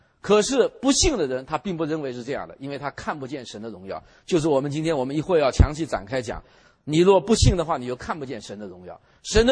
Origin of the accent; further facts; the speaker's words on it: China; 做父母的脸上有光，我们中国人讲，其实也是荣誉而已嘛。